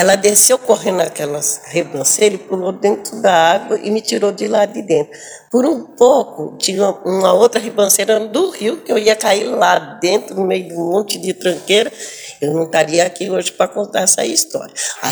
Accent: Agudos, São Paulo, Brazil; born there; eu tenho 74 anos e nasci em Agudos, estado de São Paulo.

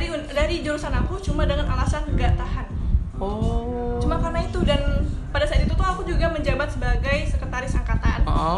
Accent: Palembang, South Sumatra, Indonesia; Aku nggak mau cuma ada di Palembang doang. Aku pengen pandangan aku tuh lebih besar daripada di Palembang. Emang dari kecil udah pengen ngerantau

